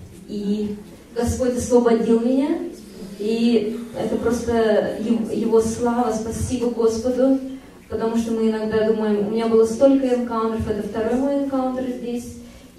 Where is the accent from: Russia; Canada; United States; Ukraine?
Canada; Vancouver, British Columbia; Я из Канады, Ванкувер.